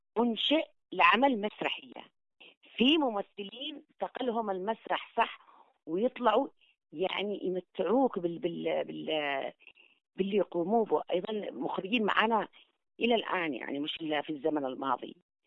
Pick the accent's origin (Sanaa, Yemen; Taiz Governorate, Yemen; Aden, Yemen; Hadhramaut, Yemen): Taiz Governorate, Yemen; accent: Taizi; بالرغم أنني على مدار السنة يعني ما أتكلم صنعاني خالص، حتى مع الصديقات اللي من صنعاء ما أني عادة أفتخر بلهجتي التعزية للأمانة. حتى وأنا خارج اليمن لا يمكن أروح مثلا مصر ولا أي دولة عربية وأتكلم بنفس لهجتهم خالص، أفتخر بلهجتي